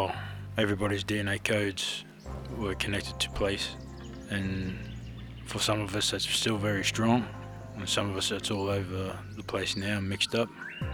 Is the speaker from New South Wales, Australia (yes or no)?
yes; New South Wales, Australia; I'm from the Gitabal and Ngarrukul people of the Northern Rivers. So it's around Mount Lindsay and Mount Warning, Mulumbini, Momoli and Jargonbunj.